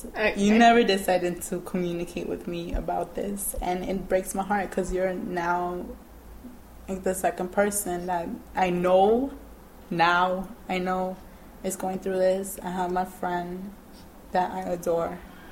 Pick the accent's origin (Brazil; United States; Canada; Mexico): Mexico; It's just like, I'm proud to be I'm from Mexico, and from what I know, I'm very proud of it. But when you go to Mexico, they see you, they call you a gringa, and that hurts.